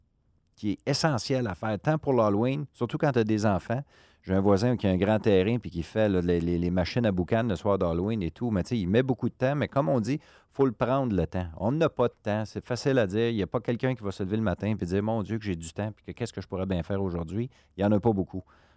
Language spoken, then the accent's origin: French; Windsor, Quebec, Canada; Je suis natif de Windsor, dans le canton de l'Est.